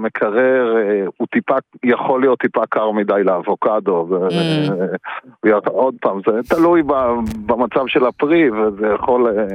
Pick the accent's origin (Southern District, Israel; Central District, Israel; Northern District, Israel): Southern District, Israel; Nirim; now in Beersheba, Israel; אני מקיבוץ נירים.